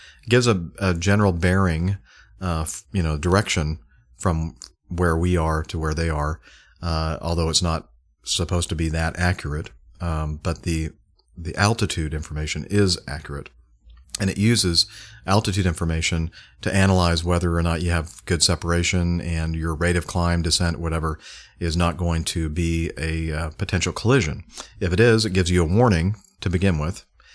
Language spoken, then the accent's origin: English; Los Alamitos, California, United States; not far from where I grew up in Los Alamitos